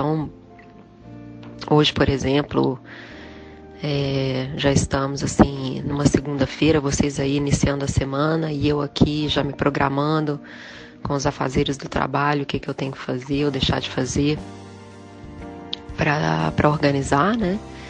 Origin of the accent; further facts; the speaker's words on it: Belo Horizonte, Minas Gerais, Brazil; moved away as an adult; now in Dubai, United Arab Emirates; vou fazer 37 e sou de Belo Horizonte. Vim parar em Dubai